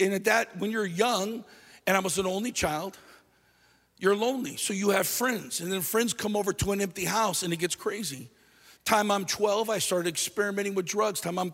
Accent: Los Angeles, California, United States; I grew up in Los Angeles. I grew up in the heart of Los Angeles.

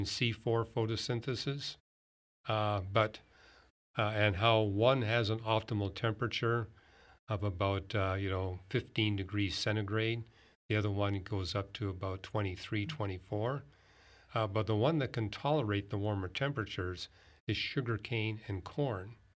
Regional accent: Vancouver, British Columbia, Canada; I grew up in Vancouver.

